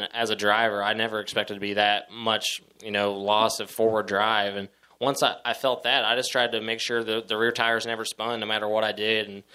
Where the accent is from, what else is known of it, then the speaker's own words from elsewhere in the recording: Indiana, United States; my hero, Tony Stewart, growing up in Indiana, being a sprint car guy